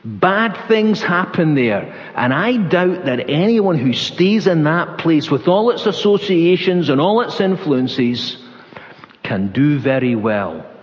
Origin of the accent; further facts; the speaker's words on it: Hamilton, New Zealand; Certainly when I was brought up in Hamilton